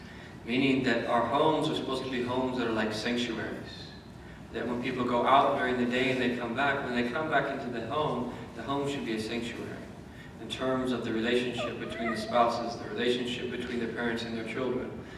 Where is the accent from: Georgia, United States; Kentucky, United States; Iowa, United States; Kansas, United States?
Kansas, United States; when I was growing up in Kansas, we'd be going to grandmother's house, right?